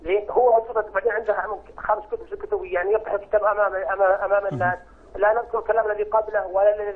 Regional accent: Saudi Arabia; نحن هنا كما يقول عنا الوهابيين نحن من السعودية ويعلم الله الذي لا إله إلا هو أننا نحب أهل البيت ونحب علي بن طالب ونحبهم الخلفاء الراشدين

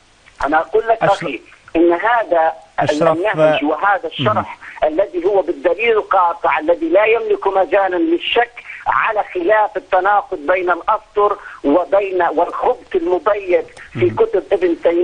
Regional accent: Libya; now in Canada; طبعا أنا من كندا الآن ولكن الأصل من ليبيا.

